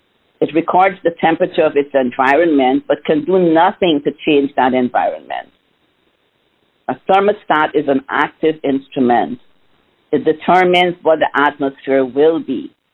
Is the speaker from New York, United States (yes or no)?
yes; New York, United States; I am from Queens, New York.